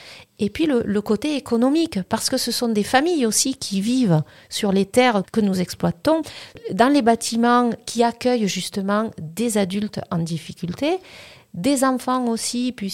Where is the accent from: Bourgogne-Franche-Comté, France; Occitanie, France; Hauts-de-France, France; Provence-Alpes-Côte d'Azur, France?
Provence-Alpes-Côte d'Azur, France; je suis originaire donc, du Vaucluse, pas très loin de Carpentras